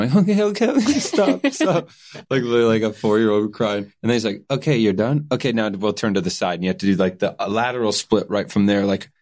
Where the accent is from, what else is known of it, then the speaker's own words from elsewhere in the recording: Canada; No, I'm from Canada.